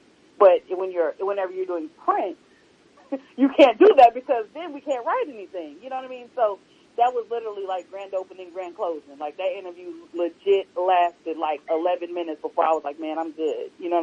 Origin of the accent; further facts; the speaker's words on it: Jamaica; That's where the West Indian is coming out of them, though, because I'm Jamaican, so that's how they start.